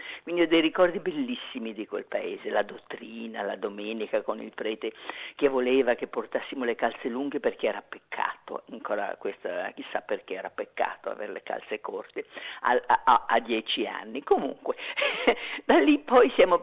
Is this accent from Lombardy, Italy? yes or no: yes; Milan, Lombardy, Italy; accent: Venetian; il mio accento era veneto fortissimo e anche le maestre mi prendevano in giro, la cosa mi faceva piangere parecchio, quindi io di Milano non ho un bel ricordo della scuola elementare.